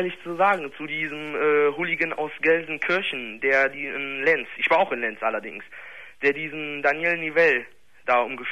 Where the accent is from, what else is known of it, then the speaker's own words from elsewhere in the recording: Spain; allerdings nicht aus Köln, ich bin eigentlich Spanier